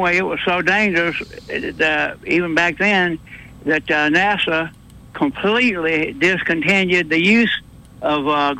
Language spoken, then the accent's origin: English; Union Springs, United States; I grew up in Union Springs.